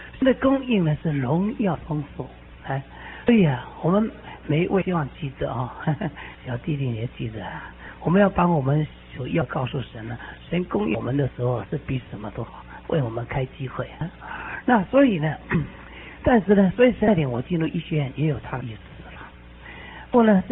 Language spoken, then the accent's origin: Chinese; Xiamen, Fujian, China; 也是我们厦门人啊